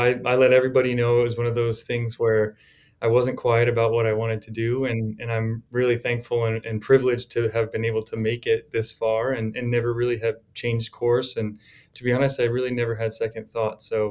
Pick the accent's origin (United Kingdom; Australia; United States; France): United States; New Jersey; I grew up in New Jersey.